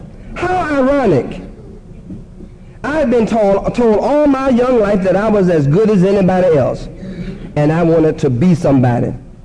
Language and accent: English; Suffolk, Virginia, United States; But I paid my dues as the local college president and chapter, my hometown in Suffolk.